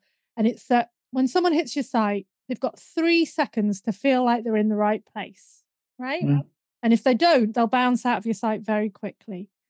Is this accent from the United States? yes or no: no; United Kingdom; You know, we're British, we're told not to talk about these things.